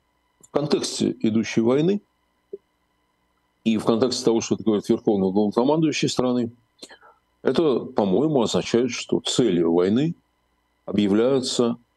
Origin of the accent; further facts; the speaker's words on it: Moscow, Russia; я москвич, да, я ситуацию вокруг Крокус-Сити и на МКАДе прекрасно понимаю.